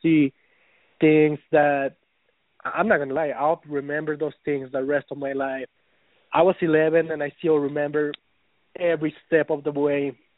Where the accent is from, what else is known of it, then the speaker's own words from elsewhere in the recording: Colorado, United States; I'm from Colorado.